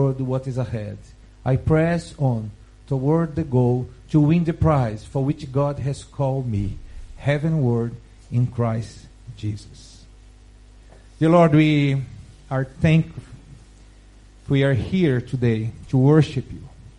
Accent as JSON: {"language": "English", "country": "Brazil", "accent": "Portuguese Brazilian", "second_language": "English", "said": "I will read with my Portuguese Brazilian accent, so you need to really pay attention."}